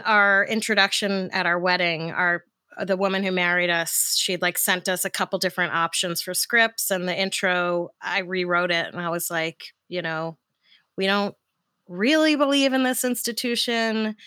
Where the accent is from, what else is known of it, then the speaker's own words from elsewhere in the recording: New York City, New York, United States; And I grew up in Park Slope where like, there were a lot of like crunchy Birkenstock wearing lesbians adopting kids